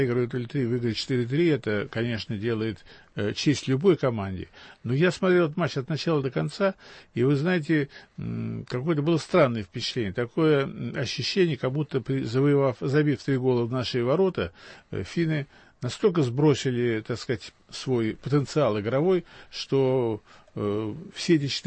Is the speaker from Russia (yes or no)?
yes; Moscow, Russia; Мы с вами москвичи